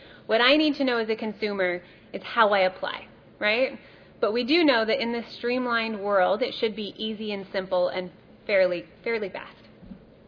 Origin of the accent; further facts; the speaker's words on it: Pacific Northwest, United States; I'm from the Northwest, feel a little upset that they're beating us right now